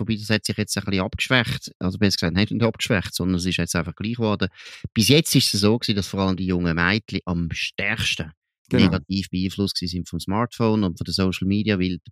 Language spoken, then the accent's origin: German; Switzerland; das ist auch bei uns in der Schweiz der Fall.